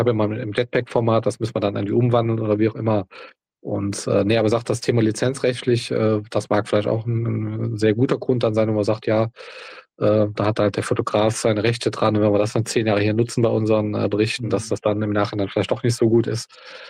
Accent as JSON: {"language": "German", "region": "Eifel", "country": "Germany", "tie": "born or raised there", "said": "Ich kannte hier bei uns im Ort, in der Eifel, wo ich aufgewachsen bin, gab es einen Fußballverein."}